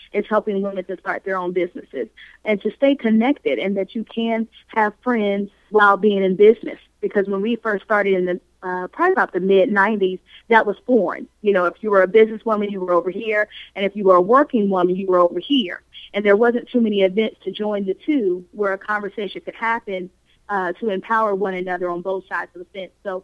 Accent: Maryland, United States; now in Greensboro, United States; I run a full-service event planning company based here in Greensboro, North Carolina. I'm originally from Maryland

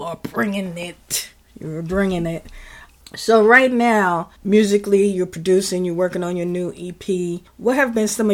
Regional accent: Bronx, New York, United States; I'm from the Bronx.

